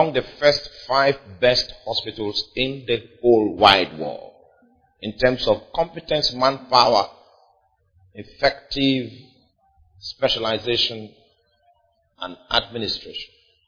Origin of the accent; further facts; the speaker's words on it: Nigeria; I'm from Nigeria.